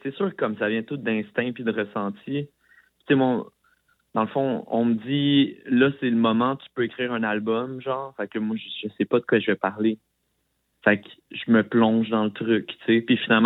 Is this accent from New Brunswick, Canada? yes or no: no; Saint-Hyacinthe, Quebec, Canada; Moi, j'ai grandi à Saint-Hyacinthe. Fait que c'est un peu cette adolescence-là dans un environnement transitoire, très... tu sais, comme... C'est très... comme banlieue.